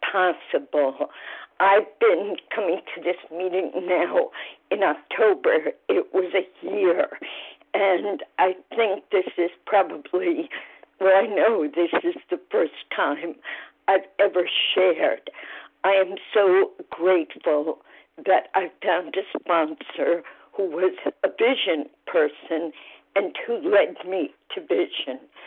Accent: Rockland County, New York, United States; I'm from Rockland County, New York.

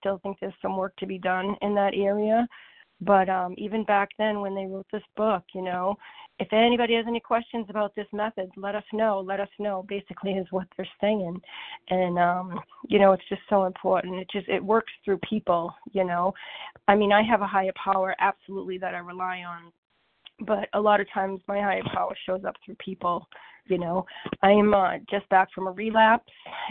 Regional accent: Foxborough, Massachusetts, United States; I'm from Foxborough, Massachusetts, over here.

